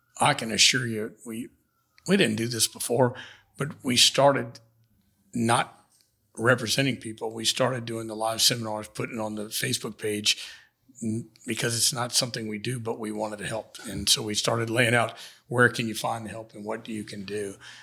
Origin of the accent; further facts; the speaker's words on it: Houma, Louisiana, United States; I'm from Houma. The people of Houma messed up the houses.